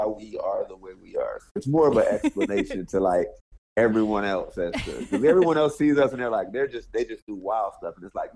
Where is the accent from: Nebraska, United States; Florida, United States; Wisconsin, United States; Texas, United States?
Florida, United States; Yeah, born and raised in Southwest Florida.